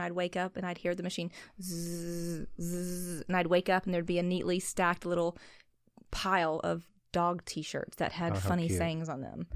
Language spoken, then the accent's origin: English; Georgia, United States; I was, because although I do love my hometown, there was a lot of prejudice there.